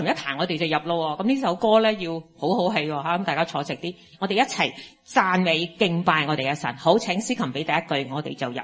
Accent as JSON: {"language": "Cantonese", "country": "Hong Kong", "said": "如果我哋香港人好中意讲啲半咸淡嘅廣東話英文"}